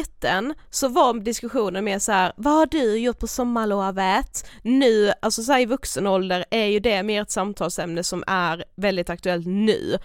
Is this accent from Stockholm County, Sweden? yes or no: no; Karlshamn, Blekinge, Sweden; Jag ska bara vara hemma i Karlshamn.